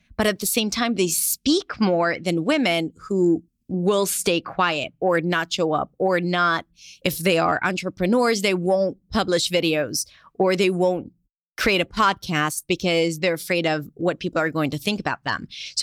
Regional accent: Israel; accent: Israeli; English is a second language; now in United States; moved to the U.S., and I had a very distinct Israeli accent.

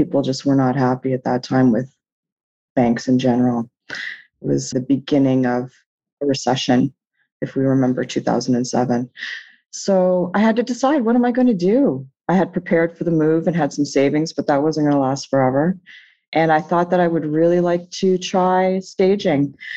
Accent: New Brunswick, Canada; I am originally from the East Coast of Canada, a province called New Brunswick, small province.

